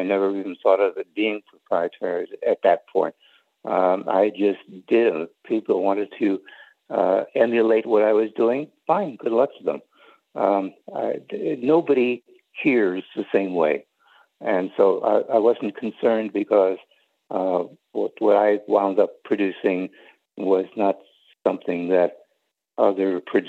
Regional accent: United States; So I said, by the way, you know, I'm American, which, of course, he knew, and he was very pro-American.

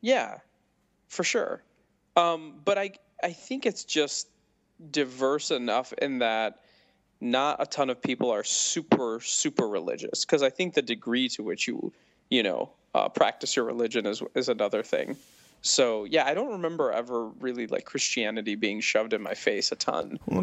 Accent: Downers Grove, Illinois, United States; I grew up in Downers Grove, Illinois. Darien is my hometown, but it's like close to the... It's a Chicago suburb.

